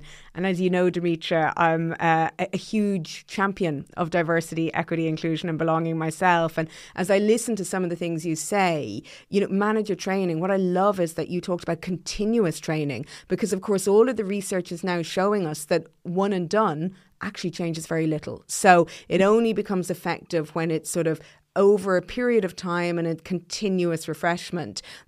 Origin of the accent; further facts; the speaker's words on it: Ireland; I'm very proud, as an Irish woman